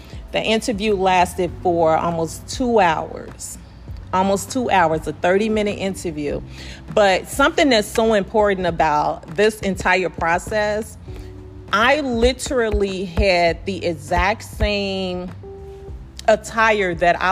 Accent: Chicago, Illinois, United States; For real, because I'm from Chicago.

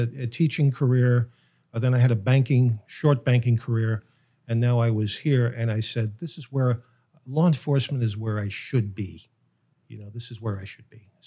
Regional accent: New York, United States; So I just thought, oh, you know, I'm from New York. New York, it's me.

